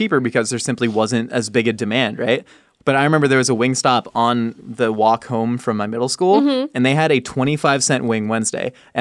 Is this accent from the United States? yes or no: yes; Buffalo, New York, United States; I'm from Buffalo and we only eat it with blue cheese.